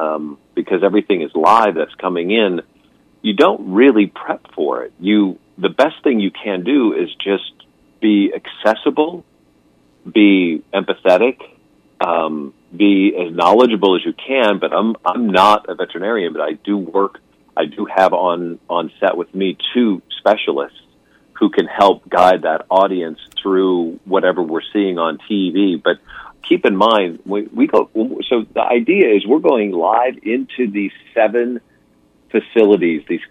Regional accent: Iowa, United States; And I remember growing up in Iowa on the farm, and we'd always get attached to those little baby calves when they were born and stuff like that.

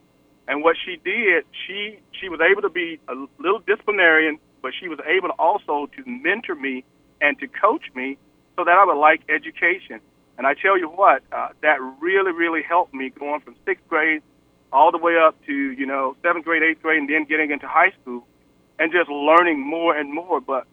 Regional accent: Dawson, Georgia, United States; going back to my hometown of Dawson, Georgia, and going through, you know, elementary school, primary school, elementary school, and then to high school

